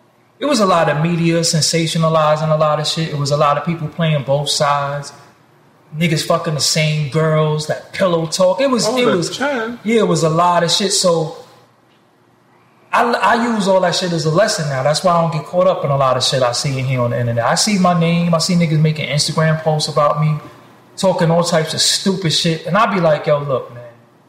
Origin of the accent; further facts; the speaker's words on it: Brooklyn, New York, United States; They ain't put no trumped up charges on me because I'm from Brooklyn.